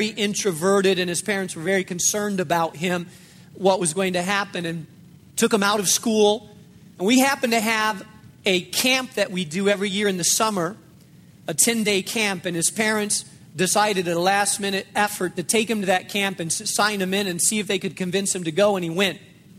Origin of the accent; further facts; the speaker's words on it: Spain; born or raised there